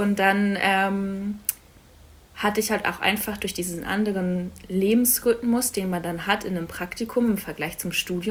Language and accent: German; Berlin, Germany; Ich komme aus Berlin ursprünglich, bin da aufgewachsen.